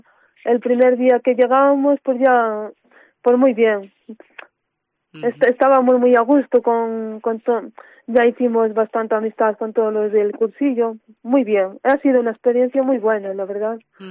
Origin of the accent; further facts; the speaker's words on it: Galicia, Spain; Sí, yo soy de Busán, de un pueblo del Ayuntamiento de Obolo, pequeño, un pueblo pequeño.